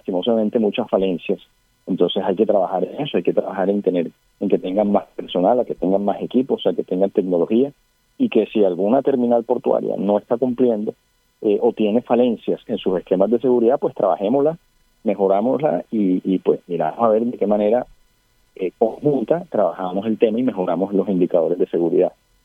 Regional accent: Colombia; quien va a sufrir somos todos los colombianos.

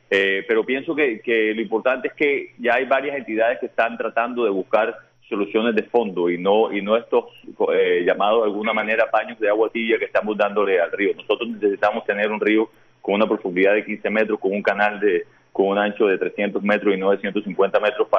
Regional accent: Barranquilla, Atlántico, Colombia; y nosotros como barranquilleros debemos trabajar unidos

